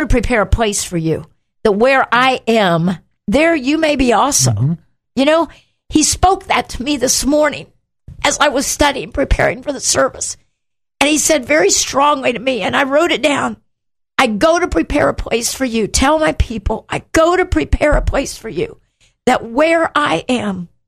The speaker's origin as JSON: {"language": "English", "region": "Indiana", "country": "United States", "said": "We are both from Indiana."}